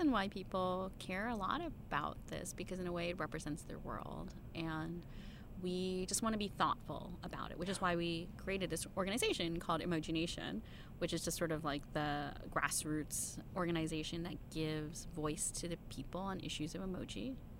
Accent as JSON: {"language": "English", "country": "United States", "said": "So she is Chinese Australian and now here, and I'm Chinese American. We learned to read and write Chinese very early on. And obviously we both now know English."}